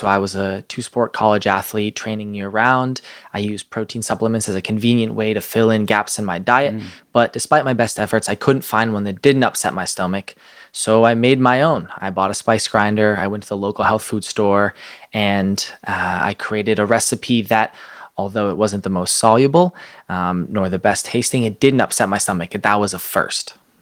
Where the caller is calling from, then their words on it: New Hampshire, United States; Thank you so much for having me. I'm calling from New Hampshire